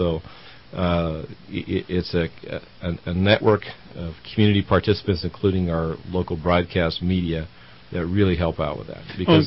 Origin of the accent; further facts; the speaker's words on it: San Bernardino, California, United States; And, I grew up in San Bernardino. We had a fire there once called a Panorama Fire, and several hundred homes got burned down.